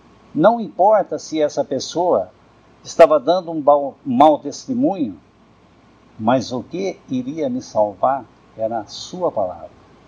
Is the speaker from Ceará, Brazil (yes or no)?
no; Piracicaba, São Paulo, Brazil; eu sou de Piracicaba, trabalhava com artesanato